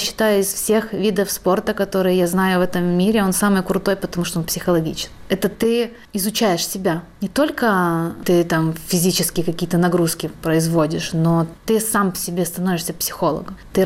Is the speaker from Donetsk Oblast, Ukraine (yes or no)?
no; Zakarpattia Oblast, Ukraine; Хотя я росла в Закарпатье.